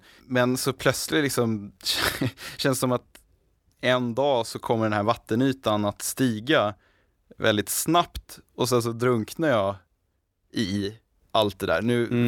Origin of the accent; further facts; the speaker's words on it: Sweden; moved away; mina befintliga vänner hemma i Sverige